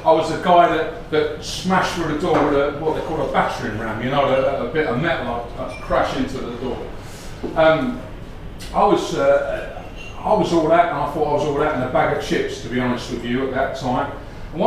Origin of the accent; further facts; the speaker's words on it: Burton-on-Trent, West Midlands, United Kingdom; born there; I was born up in the Midlands in a place called Burton-on-Trent.